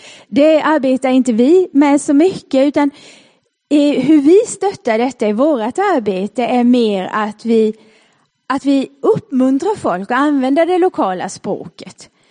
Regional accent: Småland, Sweden; accent: Småland; Jag har fått höra att jag har en väldigt normal småländska, så jag är väldigt stolt för det.

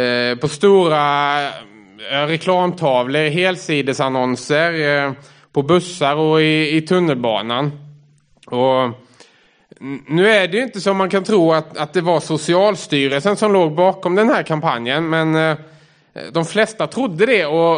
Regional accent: Sweden; also born or lived in abroad; annat som man kan identifiera sig med som svensk är att, i alla fall som man hör från andra som kommer till Sverige, det är att vi står gärna i kö, vi kommer i tid och vi har alltid bilbälte och sådär. Jag har bott utomlands i flera omgångar

